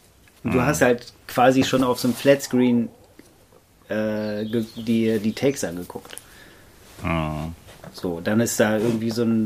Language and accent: German; Germany; Wir als Deutsche fanden es ein bisschen komisch, aber es ist so